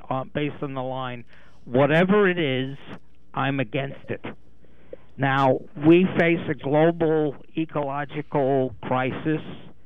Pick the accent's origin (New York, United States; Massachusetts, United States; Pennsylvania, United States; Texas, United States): New York, United States; New York City; I mean, I'm originally a New Yorker, and the Lenape people, you know, weren't thrown off their land once.